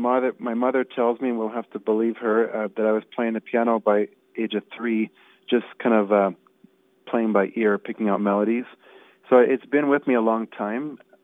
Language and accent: English; Alberta, Canada; I'm from Alberta, Canada, and I've been doing this for quite a few years.